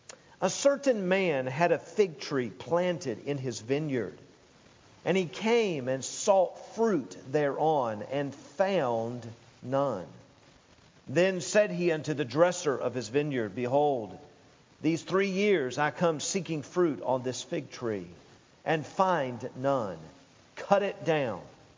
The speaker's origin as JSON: {"language": "English", "region": "Tennessee", "country": "United States", "tie": "born or raised there", "said": "Now, I grew up in Tennessee where my grandfather, my mom's dad, he had all kinds of apple trees in his yard."}